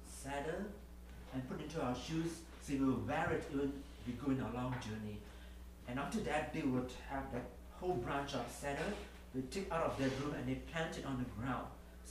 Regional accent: Toronto, Ontario, Canada; So I'm from Toronto

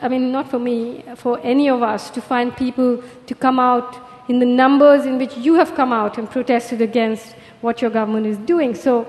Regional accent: India; You're an American and I'm an Indian and so-and-so is a Moroccan.

